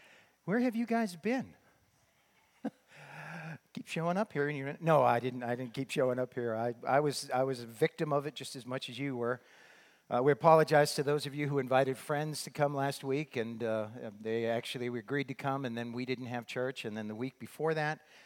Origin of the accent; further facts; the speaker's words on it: Massachusetts, United States; Because I grew up in Massachusetts, I'm not going to stay home from church just because there's a little snow, right?